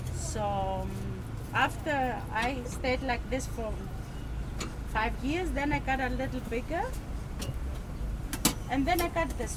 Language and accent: English; Thessaloniki, Central Macedonia, Greece; And I grew up there. I grew up with those things. So they were very, very familiar for me. I'm from Thessaloniki, so if you go to Thessaloniki and you ask for a pita with everything on